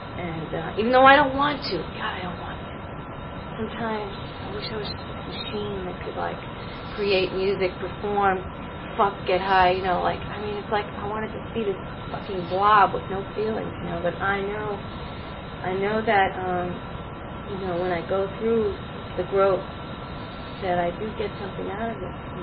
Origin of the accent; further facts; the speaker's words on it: Buffalo, New York, United States; not my hometown where I was born, but the hometown where I grew up, which was in Buffalo.